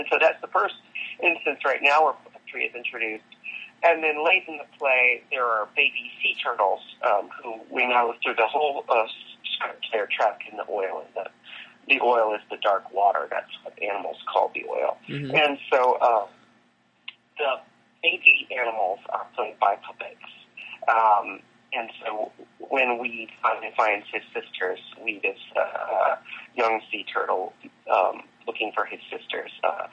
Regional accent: Gulf Coast, United States; because I'm from the Gulf Coast in the South

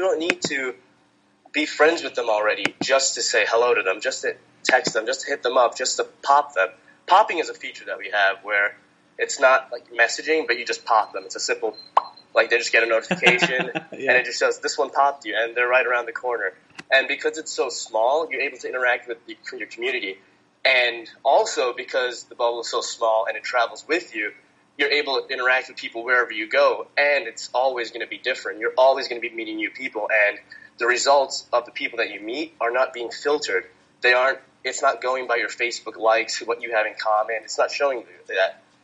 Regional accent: New York City, New York, United States; Like, I grew up in New York City.

